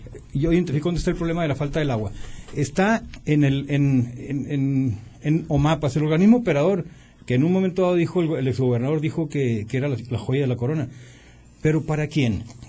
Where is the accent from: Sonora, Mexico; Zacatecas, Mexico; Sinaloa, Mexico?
Sonora, Mexico; Nogales; somos mexicanos y Nogales se toma cerveza.